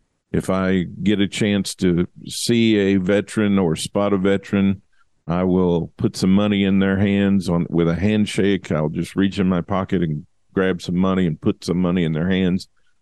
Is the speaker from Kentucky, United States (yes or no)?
yes; Kentucky, United States; The previous couple of generations, where I grew up in Kentucky at least, went to redecorate and rememorialize the graves of family members and friends